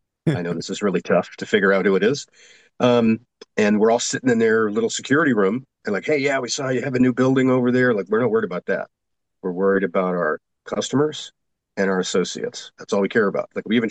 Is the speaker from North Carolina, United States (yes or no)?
no; Boston, Massachusetts, United States; also born or lived in New York; what I didn't know at the time is that the terrorists had used my hometown of Boston as a launching pad for their attack.